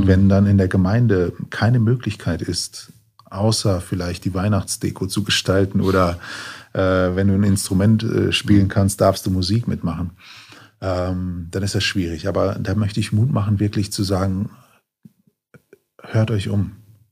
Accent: North Rhine-Westphalia, Germany; ich komme aus dem Lipper Raum, und wir haben bei uns jetzt einiges an Bewegung.

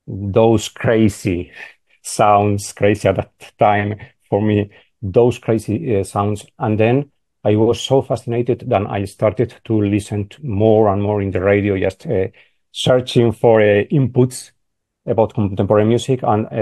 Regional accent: Valladolid, Castile and León, Spain; English is a second language; I was living in my hometown where I was born, in Valladolid.

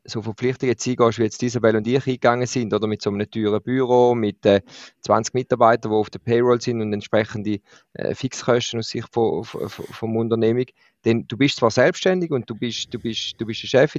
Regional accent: Switzerland; etwas, was bei uns in der Schweiz oder mit vielen KMUs etwas ist

